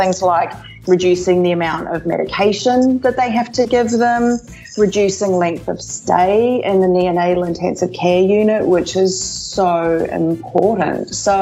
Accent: New Zealand; moved away as an adult; also born or lived in Melbourne, Australia; I trained in New Zealand. I was born and bred in New Zealand.

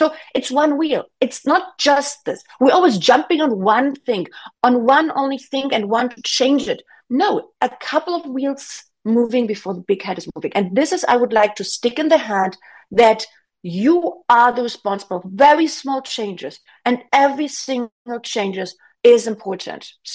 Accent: Switzerland; I'm from Switzerland.

